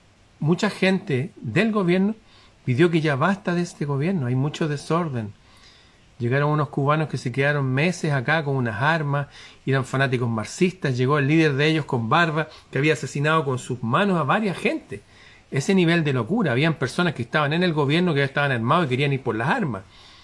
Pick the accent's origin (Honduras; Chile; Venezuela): Chile; Les voy a hacer un ejemplo práctico en mi país, Chile.